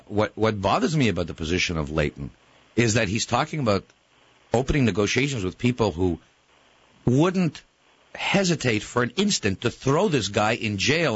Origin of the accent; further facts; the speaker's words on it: Canada; And that's what I'm sorry about as a Canadian and as a free citizen of the world.